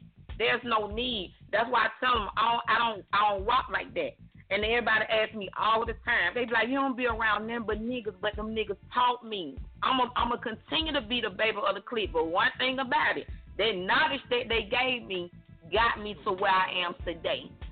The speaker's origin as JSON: {"language": "English", "town": "Atlanta", "region": "Georgia", "country": "United States", "tie": "born or raised there", "said": "I'm from Atlanta. I'm from Atlanta, born and raised."}